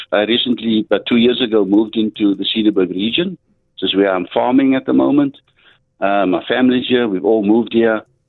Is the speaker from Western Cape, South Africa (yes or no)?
yes; Cape Town, Western Cape, South Africa; I'm from the Cape Flats.